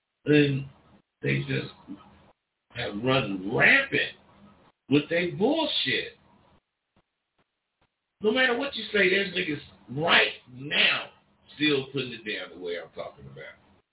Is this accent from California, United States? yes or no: yes; California, United States; I'm from the Bay Area.